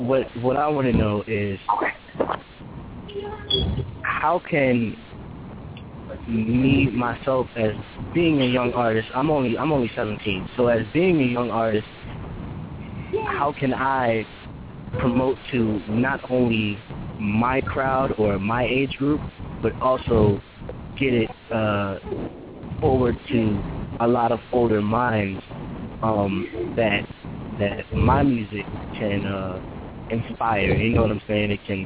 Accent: Richmond, Virginia, United States; I'm an artist from Richmond, Virginia.

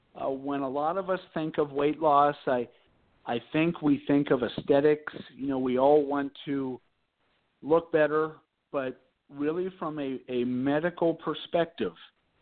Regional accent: Cincinnati, Ohio, United States; I'm born and raised in Cincinnati. For people who know Cincinnati, this is a big high school town.

